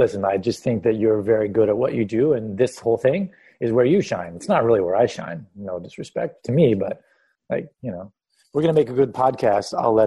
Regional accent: Los Angeles, California, United States; also born or lived in San Diego; so I was born in San Diego. But when I was little, my family moved to Los Angeles when we were young. Maybe I was maybe 3 or 4, somewhere in that range.

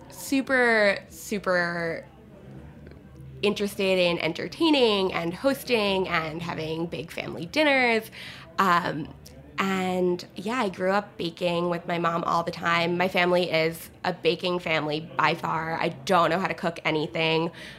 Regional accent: Jericho, New York, United States; I was raised on Long Island, in a town called Jericho, New York. It's about an hour outside of the city.

